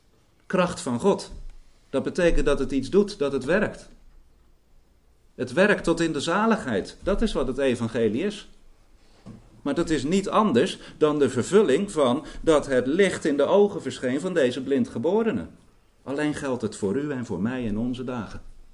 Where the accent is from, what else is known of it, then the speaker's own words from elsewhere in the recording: Oud-Beijerland, South Holland, Netherlands; Ik ben zelf opgegroeid in Oud-Beijerland.